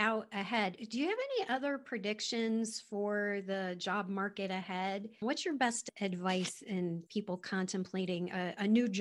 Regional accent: Rochester, New York, United States; Because in my generation and older, we come from Rochester, Kodak, Xerox.

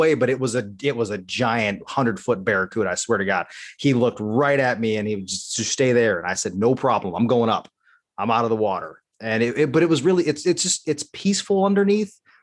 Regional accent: Fort Lauderdale, Florida, United States; also born or lived in Buffalo; I grew up in Fort Lauderdale, and so that's always going to be home for me. I was born in Buffalo, but you know, I'm a warm-blooded creature, so stayed south of the Mason-Dixon

